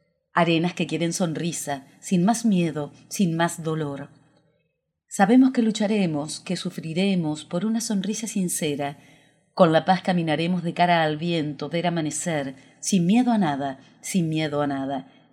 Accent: Argentina; desde la República Argentina.

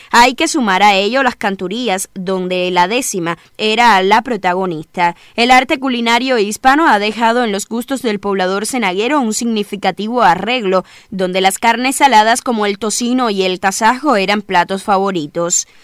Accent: Cuba; todos somos cubanos y casi no se nota la diferencia.

